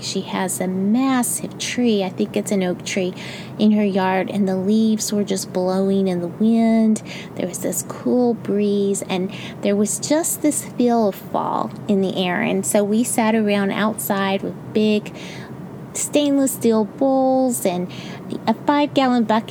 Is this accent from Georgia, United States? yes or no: no; Houston, Texas, United States; Now, I grew up in Houston, Texas as a little girl